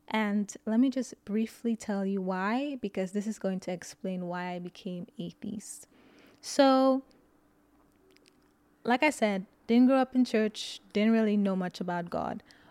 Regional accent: St. Lucia; now in United States; So I grew up in St. Lucia, for those of you who don't know. It's an island in the Caribbean.

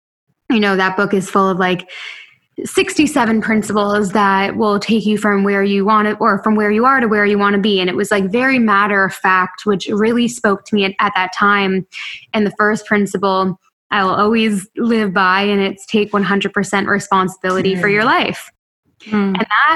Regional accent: Toronto, Ontario, Canada; I needed to get out of my hometown. I grew up in Toronto. I needed to get out of there.

